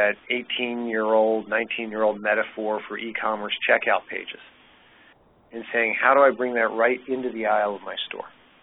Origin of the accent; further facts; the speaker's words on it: Philadelphia, Pennsylvania, United States; I grew up in Philadelphia. SEPTA is not the cutting edge of much of anything.